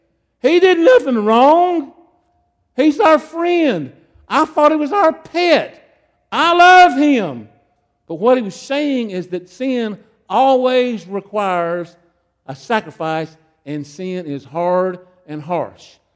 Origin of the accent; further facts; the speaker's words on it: United States; Now, I'm from Clay County. You probably know that probably means I'm from the country.